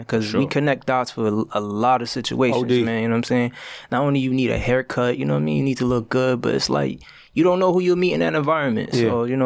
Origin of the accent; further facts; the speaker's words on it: Brooklyn, New York, United States; I'm from New York. I was born in Brooklyn.